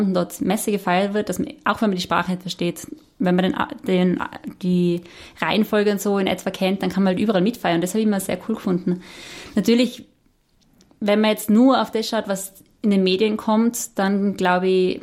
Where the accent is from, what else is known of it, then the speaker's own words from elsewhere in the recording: Austria; Als Österreicherin darf ich da jetzt sprechen, oder wie? Nein. ich bin in einer kleinen Dorfpfarre aufgewachsen.